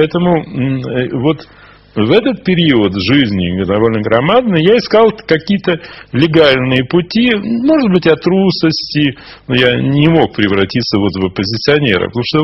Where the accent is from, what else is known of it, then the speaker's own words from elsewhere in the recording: Odesa, Odesa Oblast, Ukraine; Была ли необходимость гибели моего родного города? Он, конечно, остался как камень, материал, но вся эта дореволюционная вот, Одесса, это русский город, третий город в России.